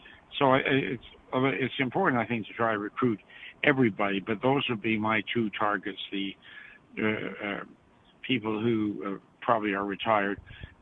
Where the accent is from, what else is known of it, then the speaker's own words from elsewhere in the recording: Canada; Well, I come from the Great White North, or it used to be.